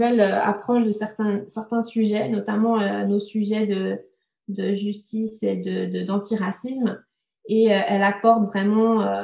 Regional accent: Angers, Pays de la Loire, France; je viens d'Angers, d'une famille catholique. J'ai d'ailleurs fait mes études dans des écoles catholiques.

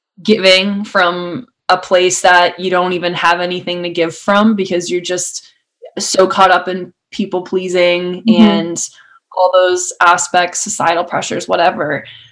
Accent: Boston, Massachusetts, United States; now in Charlotte, United States; I was from Boston and it's cold up there a lot of the time. And down here, mm-hmm. I'm able to be outside more. I'm outside of Charlotte right now.

